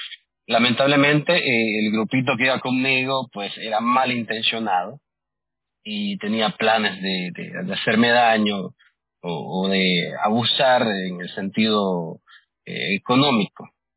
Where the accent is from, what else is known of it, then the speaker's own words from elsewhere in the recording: Nicaragua; moved away as an adult; now in New York, United States; Recuerdo, tenía 19 para 20 años y salgo de Nicaragua, mi país natal.